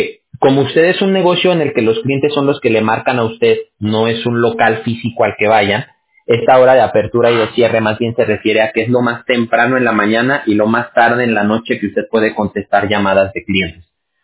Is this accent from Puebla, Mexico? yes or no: no; Aguascalientes, Mexico; Yo soy de Aguascalientes.